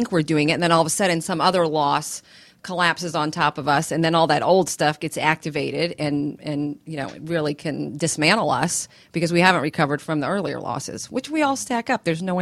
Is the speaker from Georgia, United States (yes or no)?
yes; Dunwoody, Georgia, United States; I grew up in Dunwoody, Georgia, so just around the corner from here.